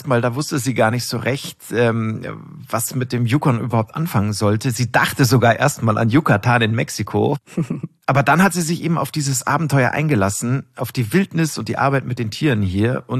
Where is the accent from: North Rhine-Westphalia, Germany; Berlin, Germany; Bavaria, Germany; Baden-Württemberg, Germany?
Bavaria, Germany; Munich; ich komme aus München.